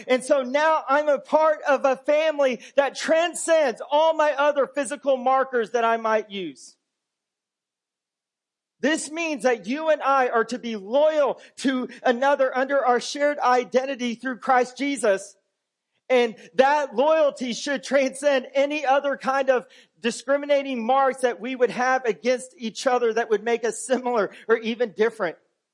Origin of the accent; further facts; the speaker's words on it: Oklahoma, United States; I'm a 40-year-old white Caucasian male born and raised in Oklahoma